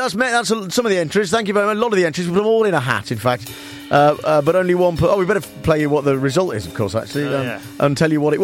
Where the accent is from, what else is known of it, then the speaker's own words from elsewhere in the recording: Nuneaton, West Midlands, United Kingdom; I grew up in Nuneaton in Warwickshire. My parents and my sisters still all live in Nuneaton in Warwickshire.